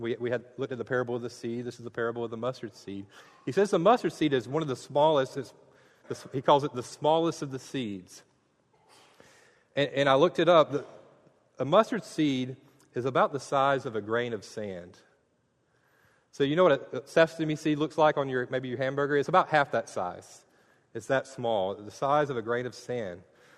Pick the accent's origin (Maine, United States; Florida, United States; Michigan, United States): Florida, United States; Mayo; I was back in my hometown preaching in Mayo, Florida, at Brewer Lake Baptist Church